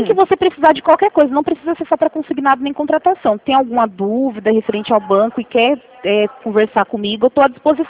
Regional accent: Rio Claro, São Paulo, Brazil; Sou aqui de Rio Claro mesmo também.

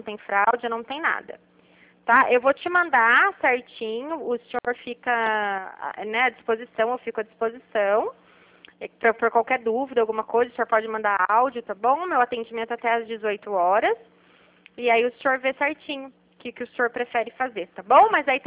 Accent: Taubaté, São Paulo, Brazil; Eu sou daqui de Taubaté.

